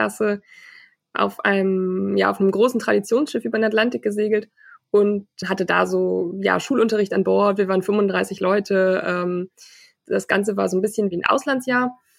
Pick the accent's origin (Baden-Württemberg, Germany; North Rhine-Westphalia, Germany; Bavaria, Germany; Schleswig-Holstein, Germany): North Rhine-Westphalia, Germany; Cologne; now in Hamburg, Germany; ich bin 26 Jahre alt. Ich komme aus Köln ursprünglich, wohne inzwischen in Hamburg.